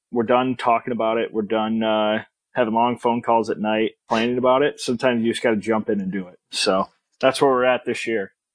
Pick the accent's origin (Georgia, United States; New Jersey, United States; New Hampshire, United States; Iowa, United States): Iowa, United States; So I grew up in Iowa. I grew up in Northwest Iowa.